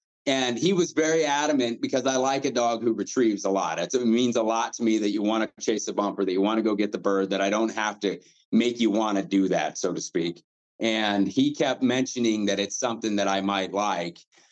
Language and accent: English; Nebraska, United States; I'm originally from Nebraska, so I've been hunting my entire life.